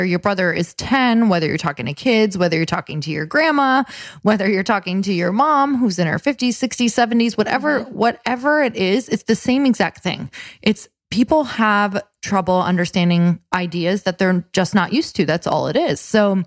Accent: Midwest, United States; I was like, I am from the Midwest, but I am gonna look like I live here.

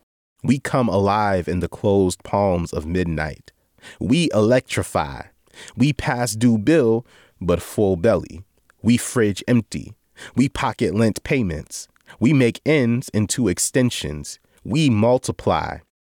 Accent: Akron, Ohio, United States; I am a poet, writer, performer, and skilled living room dancer from Akron, Ohio. Growing up in Akron, there was a really close-knit relationship between the Black folks

